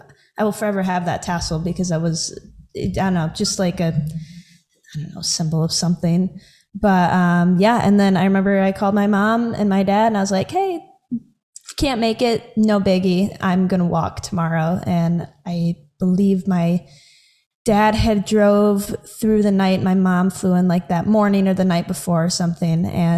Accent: Michigan, United States; I mean, I'm from Michigan. I'm from the Midwest.

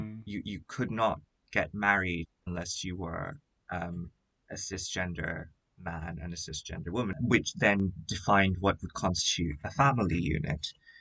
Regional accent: Bangladesh; I'm from Bangladesh, and growing up, it was and remains illegal to be in a same-gender relationship in Bangladesh.

